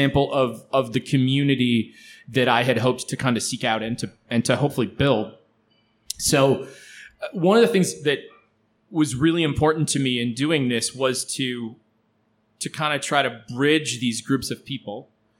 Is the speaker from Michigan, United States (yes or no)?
yes; Lansing, Michigan, United States; I grew up around Lansing, Michigan. Lansing. Yep.